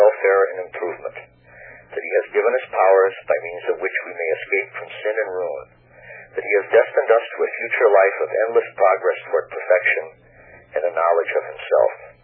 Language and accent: English; Cleveland, Ohio, United States; I'm actually from Cleveland, not from Louisville.